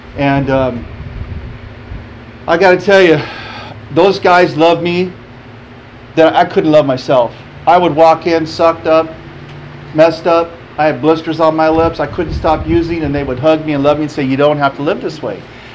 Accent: Guadalupe, Arizona, United States; I grew up in Guadalupe. Okay? So the first 12 years of my life, I'm a Caucasian kid in Guadalupe with an afro.

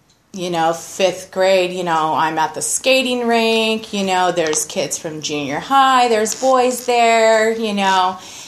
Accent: Santa Maria, California, United States; Well, you know, I grew up here in Santa Maria. My dad's born and raised, and it's just my brother and I.

